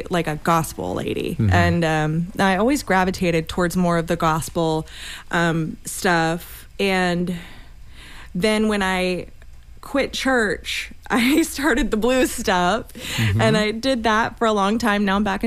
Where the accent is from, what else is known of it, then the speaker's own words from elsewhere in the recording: Tampa, Florida, United States; yeah, so I grew up in South Tampa.